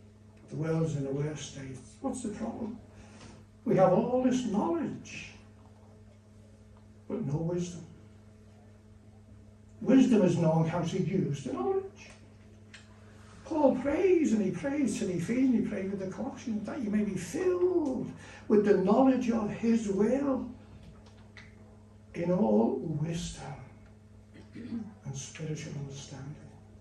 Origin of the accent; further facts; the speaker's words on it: Birkenhead, North West England, United Kingdom; I was brought up in Emmanuel in Birkenhead as a Christian, young Christian, and they were known as the holiness people.